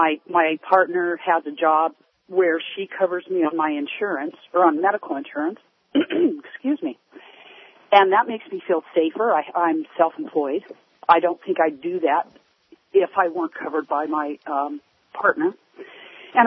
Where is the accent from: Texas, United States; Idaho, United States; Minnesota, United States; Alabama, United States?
Idaho, United States; now in Seattle, United States; I grew up in Idaho, which is a scary place for gay people to be, and moved to the Seattle area specifically because I didn't feel safe in my home.